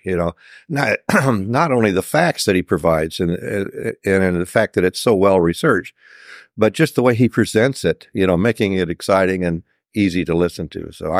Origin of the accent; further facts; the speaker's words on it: Las Vegas, Nevada, United States; Being that I was born and raised in Las Vegas, when Lance Rich did his presentation of Magic in Las Vegas, in the Las Vegas collectors thing, it was truly heartfelt to me to be able to hear that.